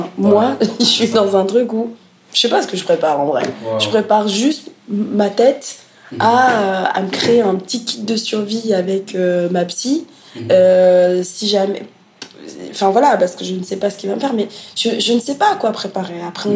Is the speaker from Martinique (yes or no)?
no; Burundi; moved away; j'étais plus âgée que toi aussi quand j'ai quitté ça, enfin quand j'ai quitté le Burundi et mon pays